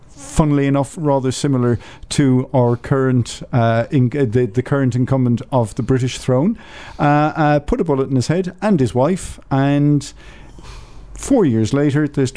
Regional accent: Ireland; I'm Irish. I grew up with this.

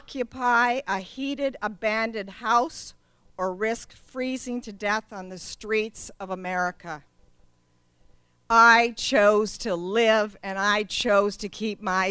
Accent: Minnesota, United States; especially when I saw so much food in my home state of Minnesota. I didn't understand. I grew up watching my mom cry night after night about the bills.

